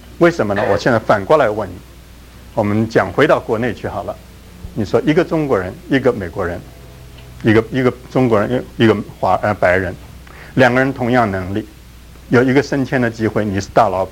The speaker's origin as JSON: {"language": "Chinese", "country": "Taiwan", "moved": "as an adult", "said": "我也是台湾来的"}